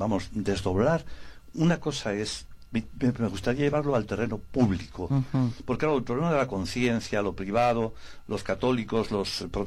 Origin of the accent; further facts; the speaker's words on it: Bilbao, Basque Country, Spain; aunque soy de Bilbao y los de Bilbao...